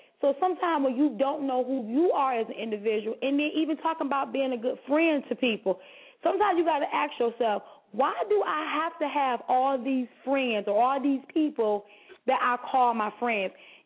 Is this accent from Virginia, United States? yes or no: no; Nutbush, Tennessee, United States; See, I'm from Nutbush. And down south, we was raised is that you got your family, and I too came from a huge family.